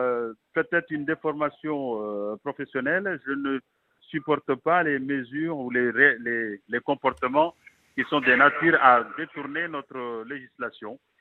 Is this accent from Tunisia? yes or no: no; Mayotte, France; Vous savez, nous sommes des Français à Mayotte et très fiers de l'être